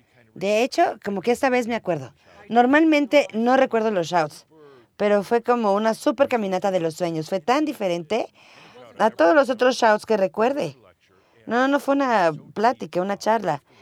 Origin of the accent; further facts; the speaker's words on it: Wisconsin, United States; Sí, nosotros somos de Wisconsin, así que lo sabemos.